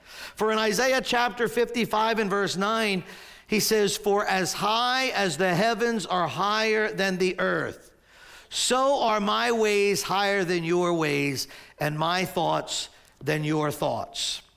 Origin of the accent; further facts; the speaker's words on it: Maple Shade, New Jersey, United States; I grew up in Maple Shade